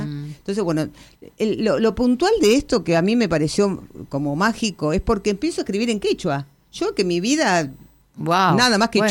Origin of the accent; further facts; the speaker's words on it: Bell Ville, Córdoba, Argentina; Bueno, yo soy de Belville, Córdoba, pero